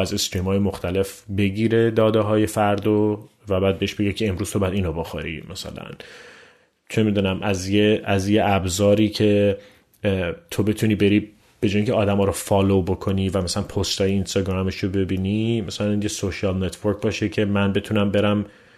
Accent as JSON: {"language": "Persian", "country": "Iran", "moved": "yes", "lives_now": "Canada", "said": "سال 2018 من اومدم از ایران خارج شدم و اومدم کانادا"}